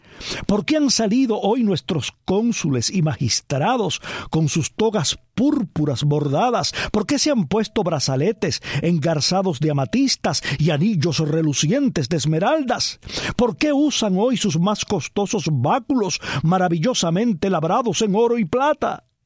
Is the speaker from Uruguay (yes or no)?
no; Cuba; Los cubanos tuvimos